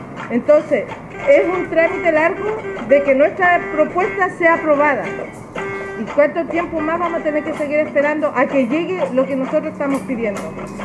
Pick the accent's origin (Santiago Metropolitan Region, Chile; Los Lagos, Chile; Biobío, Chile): Los Lagos, Chile; nosotros somos chilotes, no chilenos, porque si fuéramos chilenos, siempre nos nombrarían, siempre dirían, en Ancud también existen necesidades. Como nosotros somos una isla, jamás hemos sido nombrados